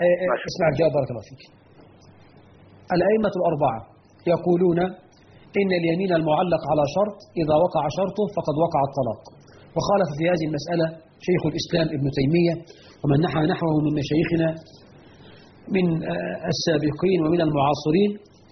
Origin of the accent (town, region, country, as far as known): Egypt